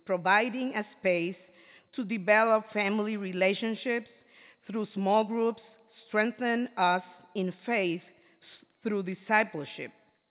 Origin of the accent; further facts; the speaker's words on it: Puerto Rico; English is a second language; I am from Puerto Rico